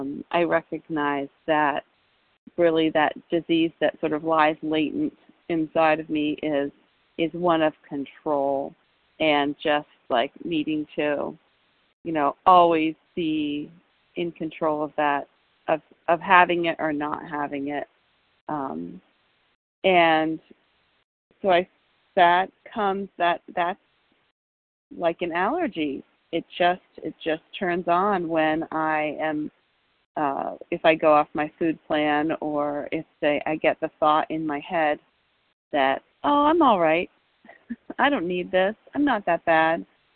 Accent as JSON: {"language": "English", "region": "East Coast", "country": "United States", "said": "I'm from the East Coast, but I'm in California today"}